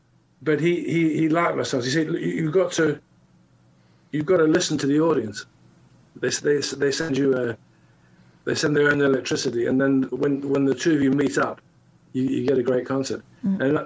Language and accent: English; Yorkshire and the Humber, United Kingdom; born there; I was born in Yorkshire